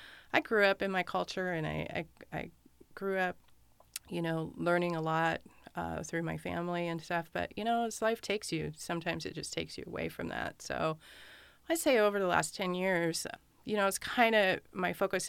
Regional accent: Juneau, Alaska, United States; I'm Kagwantan. So I'm Eagle Wolf. And so I grew up in Juneau. My mother, she's from Huna. And then my grandmother's, they're from Klukwan.

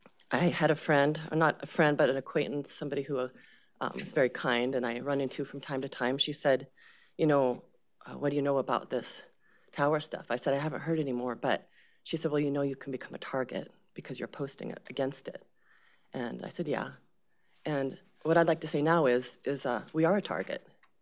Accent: Kake, Alaska, United States; now in Kupreanof, United States; I grew up in Cake, and we'd have CBs to communicate with.

